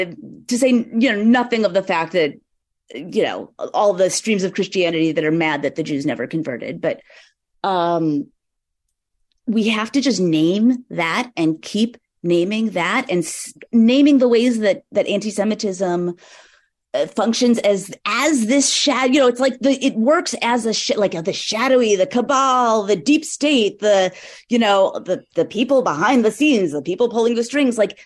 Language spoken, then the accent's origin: English; United States; I'm sorry, I'm an American. Like, this is my country. I am not Israeli.